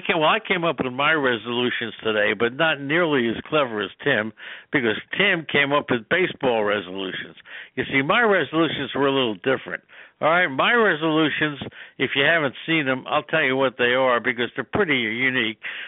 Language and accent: English; New York, United States; I think when I grew up in New York, we had the Dodgers, the Giants, and the Yankees